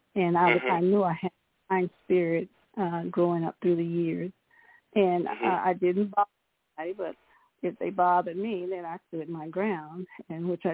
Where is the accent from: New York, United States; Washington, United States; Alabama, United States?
Alabama, United States; Steele; I grew up in Steele, Alabama. Came from a family of seven.